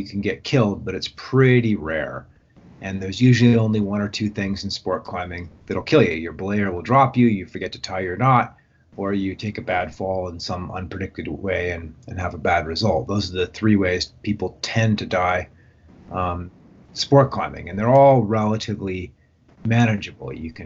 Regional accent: Calgary, Alberta, Canada; also born or lived in Jasper / Colorado; now in Canmore, Canada; Yeah, I mean, I grew up in outside of the Canadian Rockies in a town called Calgary and a city called Calgary, and then eventually moved up to Jasper and then lived in Colorado, but always in the Rocky Mountains, either in Canada or the U.S.

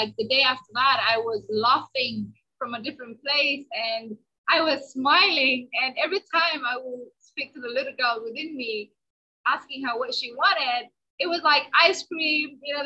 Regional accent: Somalia; first language Somali; English is a second language; That's my mother tongue, Somali.

